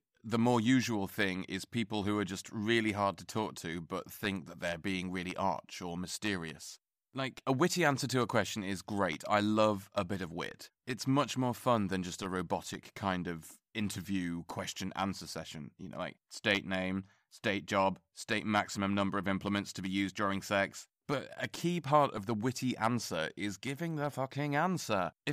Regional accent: England, United Kingdom; but I'm English.

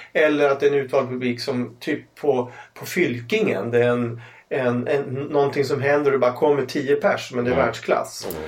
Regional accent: Umeå, Västerbotten County, Sweden; det var dockteater på ungdomsgården på Ålidhem där jag växte upp.

